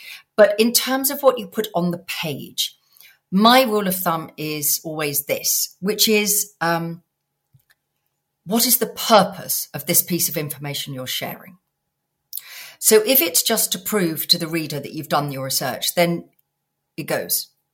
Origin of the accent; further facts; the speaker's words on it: South East England, United Kingdom; I grew up in Sussex. I live in Sussex.